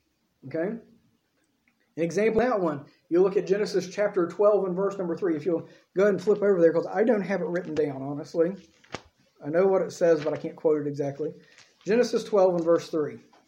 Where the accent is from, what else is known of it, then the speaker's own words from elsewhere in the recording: United States; Because I'm American, this is a pet peeve of mine.